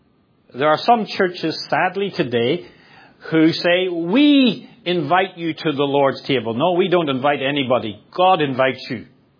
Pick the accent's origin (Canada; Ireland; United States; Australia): Ireland; When I grew up in Ireland, there was a famous preacher